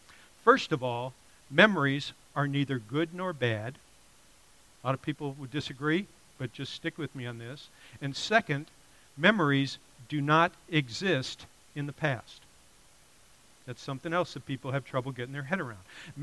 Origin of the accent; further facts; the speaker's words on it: Florida, United States; I was raised in Florida. My mom lives down there with a couple of my brothers